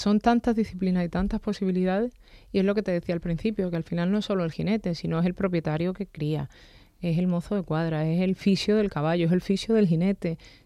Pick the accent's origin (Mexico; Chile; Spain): Spain; Region of Murcia; Pese a que somos los dos de Murcia, no soy.